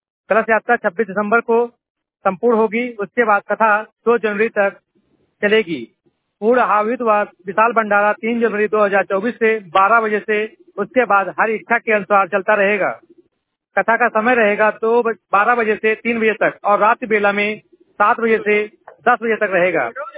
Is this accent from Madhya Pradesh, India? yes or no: yes; Shivpuri, Madhya Pradesh, India; और मैं शिवपुरी का निवासी हूँ।